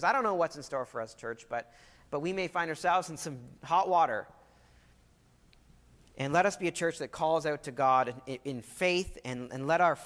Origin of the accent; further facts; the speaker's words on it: Ottawa, Ontario, Canada; I grew up in Ottawa.